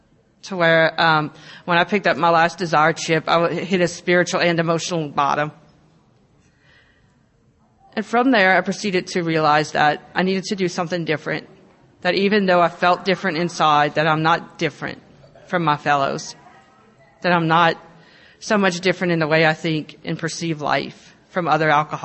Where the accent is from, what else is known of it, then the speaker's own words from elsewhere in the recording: Lafayette, Louisiana, United States; I am from Lafayette, Louisiana.